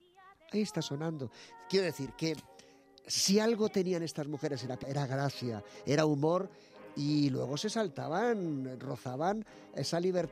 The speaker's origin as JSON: {"language": "Spanish", "town": "Talamanca de Jarama", "region": "Community of Madrid", "country": "Spain", "said": "yo soy de pueblo de Talavanca de Jarama"}